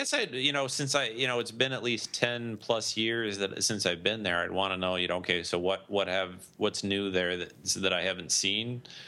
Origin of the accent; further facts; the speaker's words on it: California, United States; When I think about Disneyland, I think about, you know, when I was growing up in California, I have sort of fond memories of that.